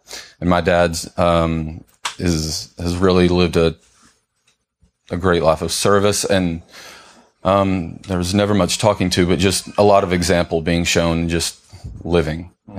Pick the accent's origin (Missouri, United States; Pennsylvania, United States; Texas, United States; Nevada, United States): Texas, United States; Sulphur Springs; I'm from Sulphur Springs, Texas, Northeast Texas. It's so very different from where we live here.